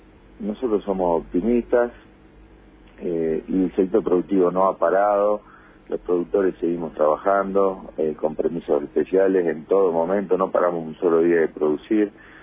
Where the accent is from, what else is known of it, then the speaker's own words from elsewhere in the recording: Argentina; esa es la otra pata de la que todos como ciudadanos argentinos necesitamos saber la verdad